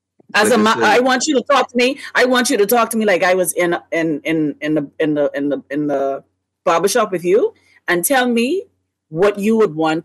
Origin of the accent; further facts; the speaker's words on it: Cat Island, Bahamas; from Office Town, Cat Island.